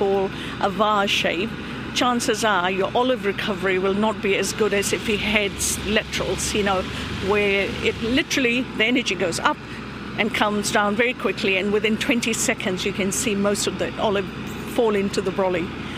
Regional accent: India; You know, I'm Indian. I've grown up on mustard and soya and fenugreek

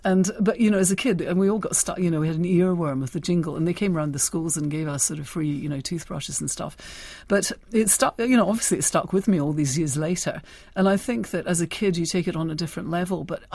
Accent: Scotland, United Kingdom; I grew up in the Highlands of Scotland.

